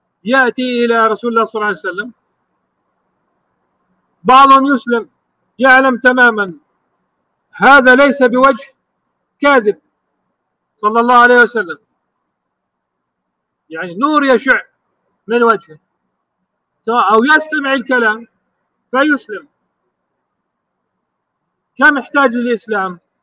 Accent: Jerusalem, Palestine; عندنا في القدس

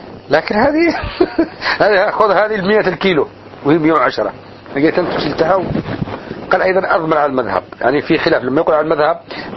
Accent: Yemen; ما عندكم حمامات هنا وعندنا باليمن بكل مكان حمام

